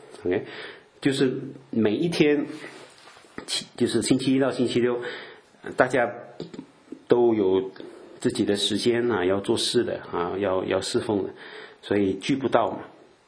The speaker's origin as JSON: {"language": "Chinese", "country": "Malaysia", "said": "我只是要证明我是马来西亚的人啊"}